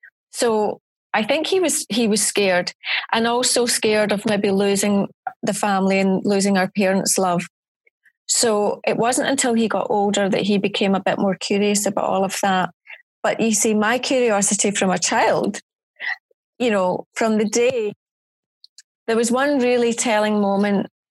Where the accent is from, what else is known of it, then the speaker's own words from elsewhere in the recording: Scotland, United Kingdom; I'm Scottish. very defensive about being Scottish.